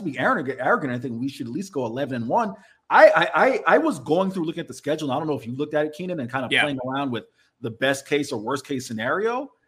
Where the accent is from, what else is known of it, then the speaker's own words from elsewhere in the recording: Florida, United States; when I talk about what my perception of Texas was at growing up in Florida